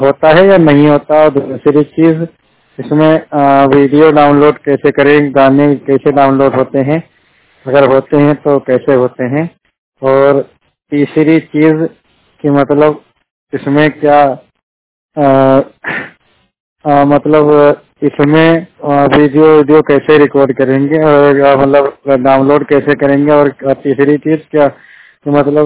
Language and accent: Hindi; Lucknow, Uttar Pradesh, India; now in Barabanki, India; मैं लखनऊ का रहने वाला हूं और बाराबंकी में रह रहा हूं।